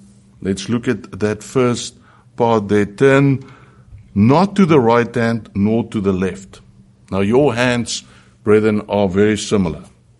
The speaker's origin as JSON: {"language": "English", "country": "South Africa", "tie": "born or raised there", "said": "When we grew up in South Africa"}